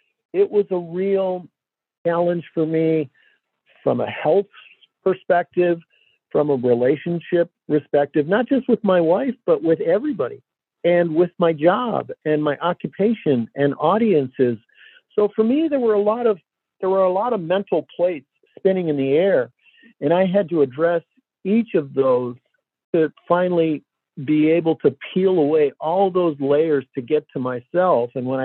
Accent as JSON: {"language": "English", "town": "Detroit", "region": "Michigan", "country": "United States", "tie": "born or raised there", "said": "And I grew up here in Detroit, and after hockey games, when I was a little kid, we would go out for pizza with all the other parents."}